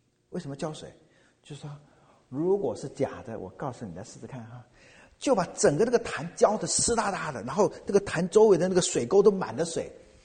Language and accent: Chinese; China; 我们中国人的说法或一般人的说法，眼睛里面是揉不见一个沙子的。